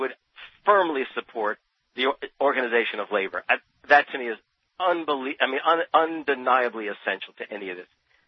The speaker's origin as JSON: {"language": "English", "region": "New Jersey", "country": "United States", "tie": "born or raised there", "said": "especially because I grew up in New Jersey, and I think I have a sense of what … is about."}